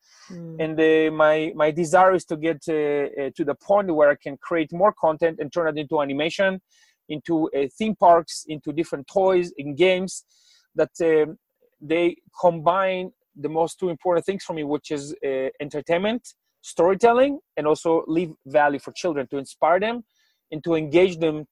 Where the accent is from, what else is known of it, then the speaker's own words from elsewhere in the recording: Israel; because I'm from Israel and I was in a military career. In my early 20s, I was an officer serving in the Gaza Strip.